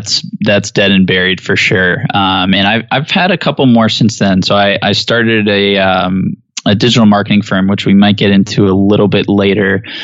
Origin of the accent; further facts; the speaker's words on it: New Jersey, United States; also born or lived in Philadelphia / Atlanta / South Carolina; So I'm from New Jersey, but my family moved around a bunch. So with my mom's job, we ended up in Philadelphia for a little bit, down in Atlanta. We've had a place in South Carolina.